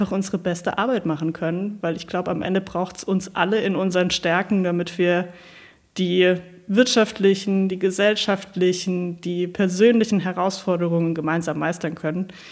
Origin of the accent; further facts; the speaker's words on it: Saarland, Germany; also born or lived in Stuttgart; Ich komme ganz ursprünglich aus dem Saarland und habe ganz lange in Stuttgart gelebt.